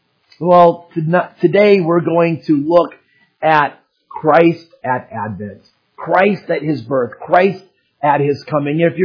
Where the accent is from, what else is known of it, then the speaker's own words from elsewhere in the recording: Phoenix, Arizona, United States; And I will say compared to what we grew up with in the Phoenix area, a lot more people in that area put lights on their homes.